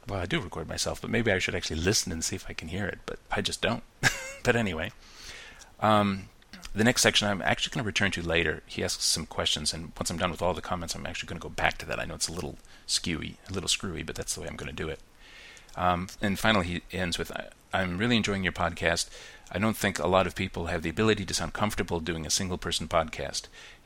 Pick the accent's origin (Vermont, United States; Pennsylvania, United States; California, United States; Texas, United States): Texas, United States; also born or lived in Oklahoma; it's like living in Tornado Alley when I was growing up in Texas and Oklahoma.